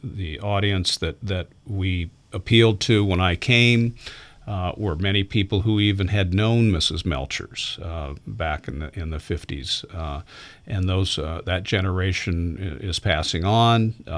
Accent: West Coast, United States; now in Fredericksburg, United States; I grew up on the West Coast where history dates to, the 1870s or 80s as far as historic buildings

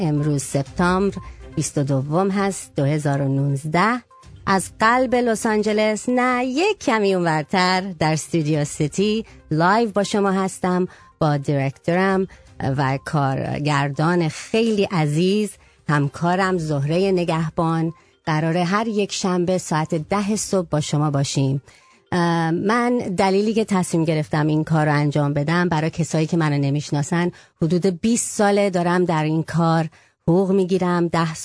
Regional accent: United States; I'm an American Iranian. My American side is freaking out.

